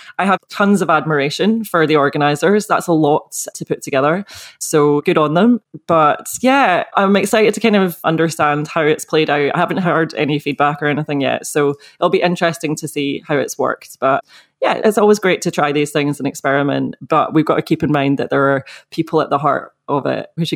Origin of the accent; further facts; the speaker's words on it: Scotland, United Kingdom; I'm Scottish, so most of my time was spent under a parasol with factor 50.